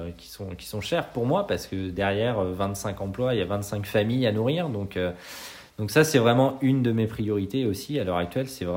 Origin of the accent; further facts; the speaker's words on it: Normandy, France; moi, je suis normand d'adoption, j'ai du sang que sartois hein, dans les veines, mais j'ai toujours grandi en Normandie, donc je suis très attaché aux terres normandes.